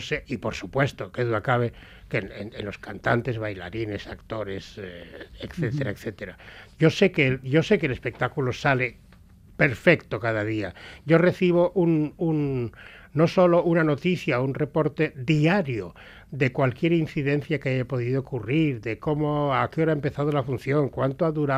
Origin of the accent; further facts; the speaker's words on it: San Sebastián, Basque Country, Spain; yo a mí en San Sebastián no me dan ninguno, pero fuera de mi tierra, de mi pueblo, pues no me puedo quejar en absoluto